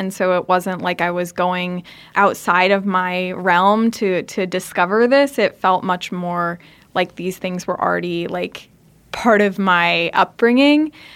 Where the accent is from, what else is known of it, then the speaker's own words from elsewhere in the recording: California, United States; I was growing up in the Bay Area, I was going to San Francisco Pride with my family